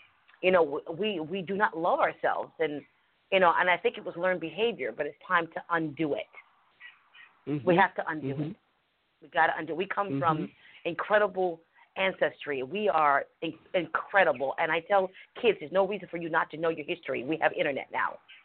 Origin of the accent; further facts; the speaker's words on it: East Hampton, New York, United States; That really hit home, because I'm from East Hampton, Long Island, and I didn't know anything.